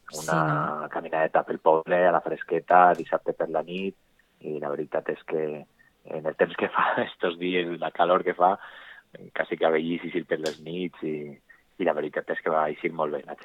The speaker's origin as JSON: {"language": "Catalan", "town": "Vila-real", "region": "Valencian Community", "country": "Spain", "said": "tots és que vivim o som de Vila-real"}